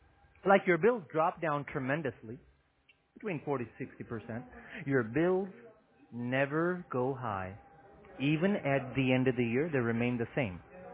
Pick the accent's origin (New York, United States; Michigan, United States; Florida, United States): Florida, United States; West Palm Beach; actually I'm from West Palm Beach.